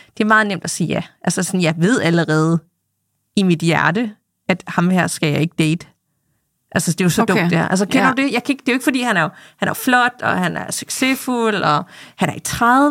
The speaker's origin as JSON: {"language": "Danish", "region": "Jutland", "country": "Denmark", "said": "det er jo inflationstider, jeg er fra Jylland, det er elcykel"}